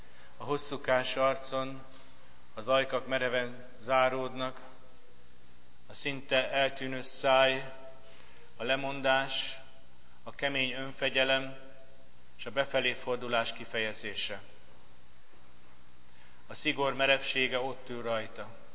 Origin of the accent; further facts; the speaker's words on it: Hungary; neki köszönhetjük, hogy élünk, és hogy magyarok vagyunk